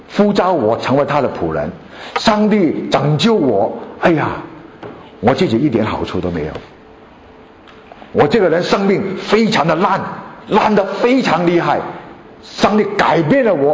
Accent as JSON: {"language": "Chinese", "country": "China"}